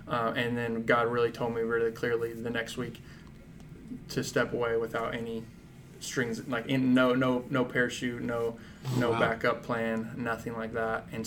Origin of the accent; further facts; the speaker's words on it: Illinois, United States; now in Nicholasville, United States; Went to Asbury College there, and I'm from Illinois originally, and ended up staying in Jessamine County, in Nicholsville, Wilmore, the two towns there in Jessamine County